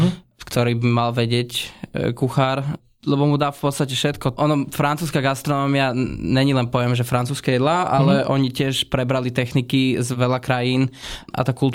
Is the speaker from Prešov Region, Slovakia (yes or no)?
no; Bratislava, Bratislava Region, Slovakia; also born or lived in Denmark; Nie, ja som Záhorák, čiže okay. Zo Záhoru som. Pôvodom, narodený v Bratislave, ale tam som vlastne žil do 18 rokov, potom som sa presťahoval na 7 rokov do Dánska a teraz som naspäť tu v Bratislave.